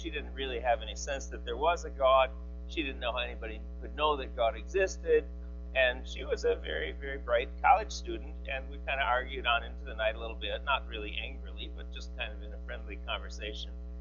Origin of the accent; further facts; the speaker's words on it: Eau Claire, Wisconsin, United States; moved away as an adult; also born or lived in Boston; and then we're driving back from Eau Claire, Wisconsin, where I grew up